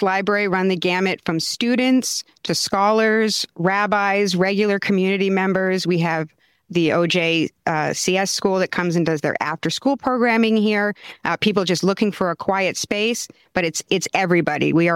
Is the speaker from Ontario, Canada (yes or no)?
yes; Thornhill, Ontario, Canada; So usually I tell people Toronto, but this is one of the few communities where I can say that I grew up in Thornhill